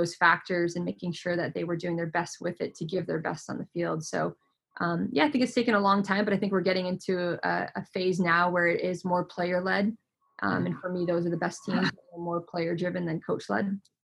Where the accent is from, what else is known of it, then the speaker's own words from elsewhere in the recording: Canada; So I grew up in Canada. So I played in my career in Canada.